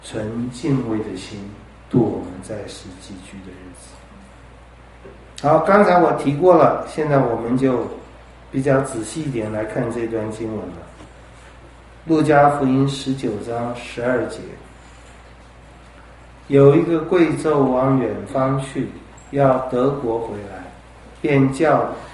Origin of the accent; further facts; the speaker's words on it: Taiwan; 对不起，我也是台湾人。